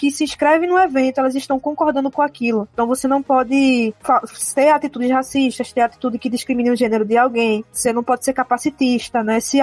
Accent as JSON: {"language": "Portuguese", "region": "Northeast Region", "country": "Brazil", "said": "de um recorte também de localização sul do Nordeste, né, então a gente sabe que tem vários preconceitos também com quem é do Nordeste. Então, de onde eu vim"}